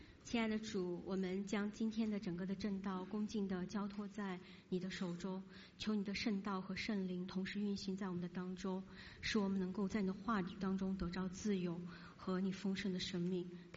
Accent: Singapore

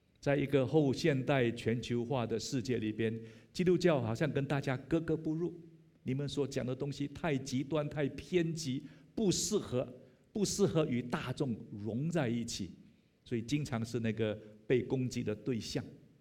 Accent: Singapore; 我们新加坡人是非常有创意的

